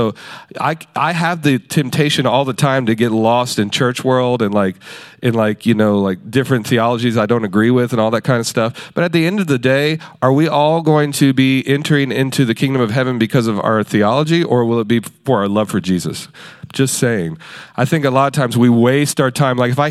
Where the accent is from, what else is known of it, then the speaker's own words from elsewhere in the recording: Baton Rouge, Louisiana, United States; he was actually like an hour from my hometown in a place I grew up in, Baton Rouge, Louisiana, at a church I used to go to all the time.